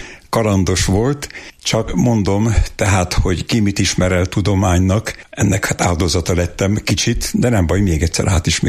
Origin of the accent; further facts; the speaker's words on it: Pest, Hungary; born there; Hetedikes voltam, AB osztály volt, Tápióshűben születtem